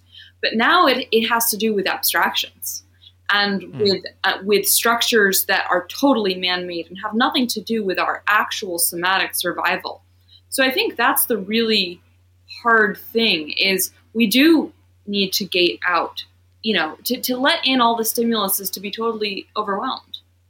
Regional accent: New York, United States; I mean, I grew up in the Hudson Valley.

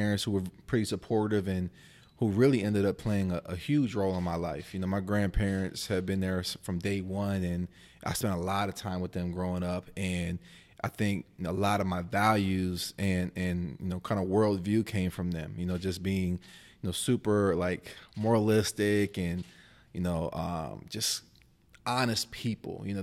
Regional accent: Lancaster, Pennsylvania, United States; I was born in 1989 in Lancaster, PA. You know, it's like a kind of like in the middle of the state. And, you know, grew up primarily, it was me and my mother.

